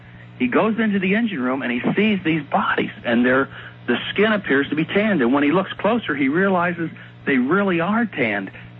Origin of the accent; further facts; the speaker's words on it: Tampa Bay, Florida, United States; as I grew up in Tampa Bay, one reoccurring story which always interested me was the story of the sunken German U-boat that was supposed to be sunk off Tampa Bay.